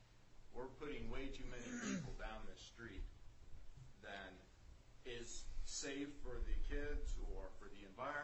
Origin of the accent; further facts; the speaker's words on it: Ohio, United States; I grew up in Ohio. We have the same issues, the whole thing.